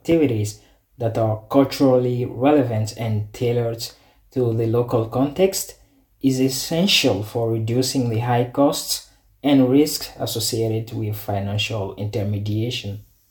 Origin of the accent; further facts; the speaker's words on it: Benin; I'm from Benin, a small West African country where agriculture provides 70% of employment and contributes nearly 25% to the GDP.